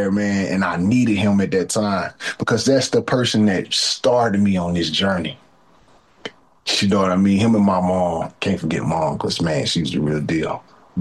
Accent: Prattville, Alabama, United States; also born or lived in Montgomery; So I was born in Montgomery, Alabama, which is 15 minutes north of my hometown, Prattville, Alabama, the capital.

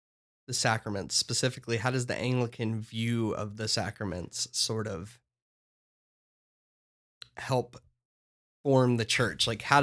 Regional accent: Gadsden, Alabama, United States; I'm from Gadsden, so it was Applebee's.

